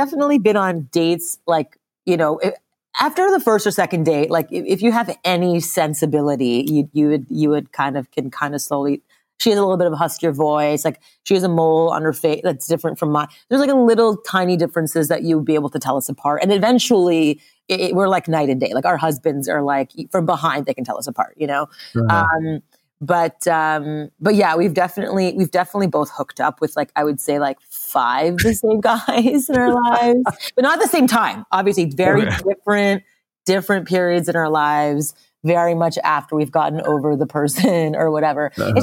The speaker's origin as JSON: {"language": "English", "town": "Montreal", "region": "Quebec", "country": "Canada", "tie": "born or raised there", "said": "I grew up in Montreal, Canada, and my mother's Japanese, my father's from India."}